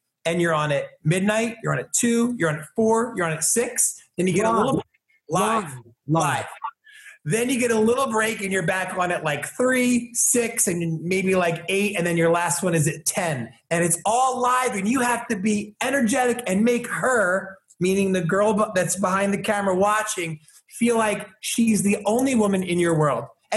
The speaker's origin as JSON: {"language": "English", "country": "United States", "tie": "born there", "said": "let me just say I'm Egyptian, okay? I was born in America, raised by an Irish family. I'm not black, I'm not white. I'm an American citizen, okay?"}